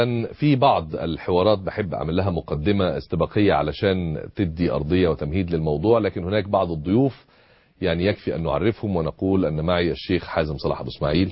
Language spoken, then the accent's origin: Arabic; Egypt; ما يجب أن ننظر إليه كمصريين في المستقبل